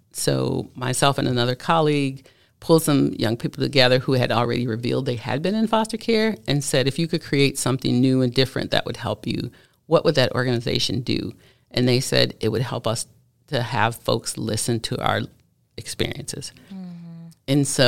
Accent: Chicago, Illinois, United States; I grew up in Chicago, a kid of the 80s, 90s, and went to college in a very small town.

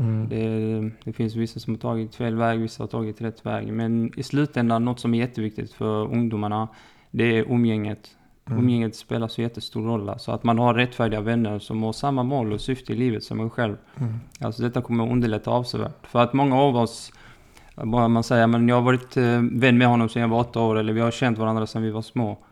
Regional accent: Malmö, Skåne, Sweden; Jag är född i Malmö, ofuxen i Rosengård. Jag kommer ursprungligen från Tunisien och är för närvarande 27 år gammal.

